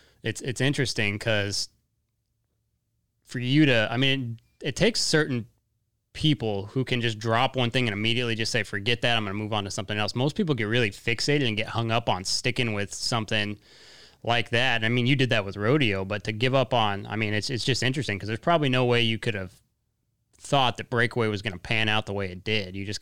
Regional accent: Colorado, United States; And I grew up in Colorado. The weather's not bad.

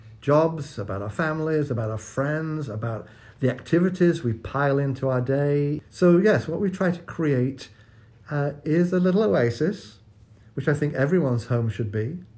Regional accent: England, United Kingdom; I'm English.

